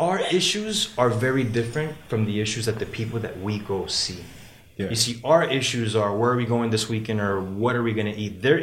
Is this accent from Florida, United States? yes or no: yes; Miami, Florida, United States; also born or lived in Cali, Colombia; I was born in Colombia, Cali, Colombia. Okay. Shout out to Cali. But absolutely, I've been living in Miami since I was 3-4 years old.